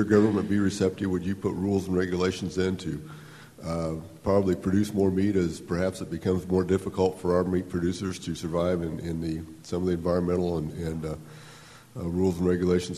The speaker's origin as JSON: {"language": "English", "region": "Illinois", "country": "United States", "said": "from Illinois, Western Illinois, pretty close to the Mississippi."}